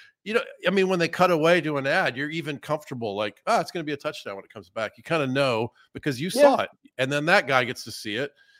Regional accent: Georgia, United States; It's funny because I'm from Georgia.

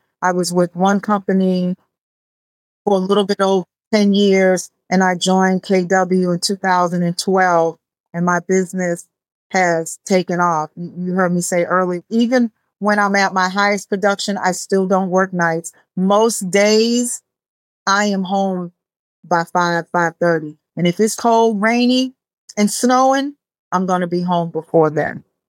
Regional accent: Boston, Massachusetts, United States; So I grew up in Boston, and I grew up in a home with my mom, my grandparents, my uncle.

